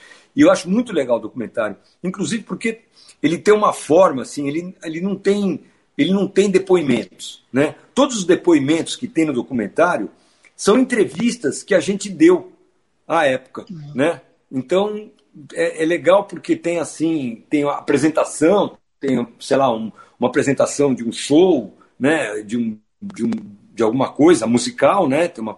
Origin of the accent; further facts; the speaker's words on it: São Paulo, Brazil; mas como paulistanos, né, que somos, né, a gente tinha essa liberdade de falar, né?